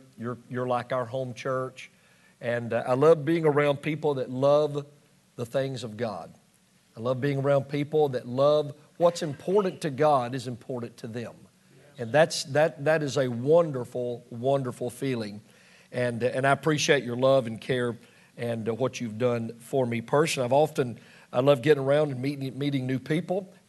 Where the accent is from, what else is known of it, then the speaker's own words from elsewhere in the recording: Texas, United States; Okay, now let's figure this out. We're from Texas.